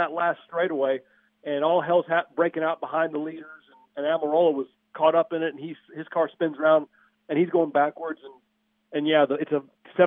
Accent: Mississippi, United States; also born or lived in Georgia; and I'm from Mississippi and Georgia, and I've lost a lot of my accents.

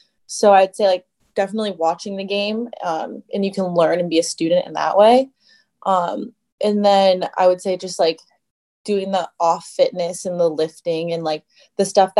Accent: United States; And obviously being American as well, I didn't see myself really like ever being on the team.

